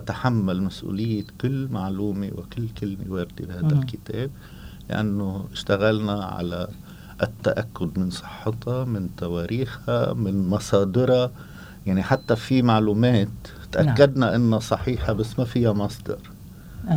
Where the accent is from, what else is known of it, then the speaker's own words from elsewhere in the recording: Lebanon; ورح أعطيكي مثل على ضيعتي طبعا من ضمن الضياع ضيعتي من الضياع الحلوة بلبنان